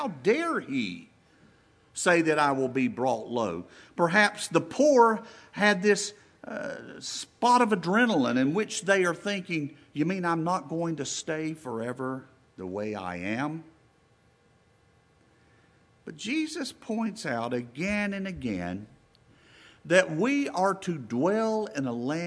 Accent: the South, United States; We are from the South.

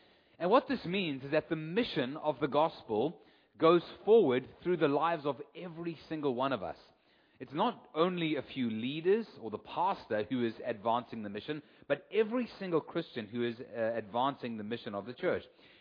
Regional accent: South Africa; accent: South African; I trust that you can understand my South African accent

